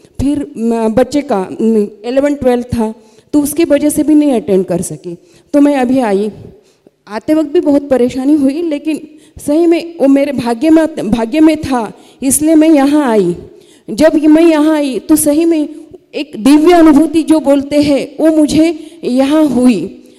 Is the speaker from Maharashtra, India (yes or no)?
yes; Pusad, Maharashtra, India; From Pusad, Yavatmal जिल्हा महाराष्ट्र से।